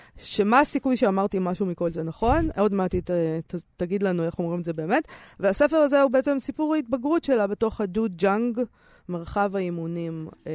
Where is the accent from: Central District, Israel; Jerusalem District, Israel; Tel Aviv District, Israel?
Tel Aviv District, Israel; Herzliya; אצלנו בהרצליה היו אומרים מכות.